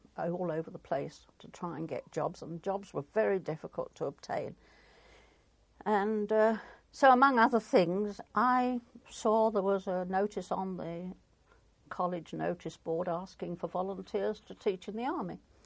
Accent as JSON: {"language": "English", "town": "Bromley", "region": "London", "country": "United Kingdom", "tie": "born or raised there", "said": "In Bromley in Kent. Although I was born in London, but we'd gone to London when I was about 11, and I was attending this little church school"}